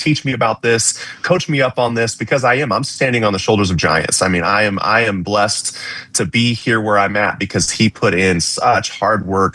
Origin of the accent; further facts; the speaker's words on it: Reno, Nevada, United States; now in Carson City, United States; I live and pastor and privileged to do that in Carson City, Nevada, and born and raised in Reno Sparks, Nevada, grew up, became a Christian at 17 years old.